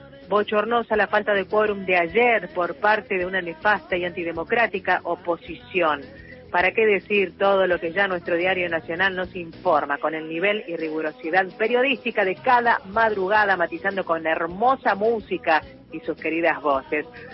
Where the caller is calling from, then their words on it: Gualeguaychú, Entre Ríos, Argentina; de Gualeguaychú, provincia de Entre Ríos.